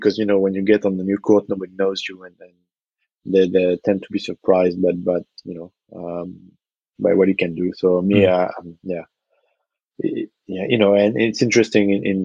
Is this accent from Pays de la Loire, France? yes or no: yes; Nantes, Pays de la Loire, France; I was working in a basketball store in my hometown, mm-hmm. Nantes, on the west coast of France.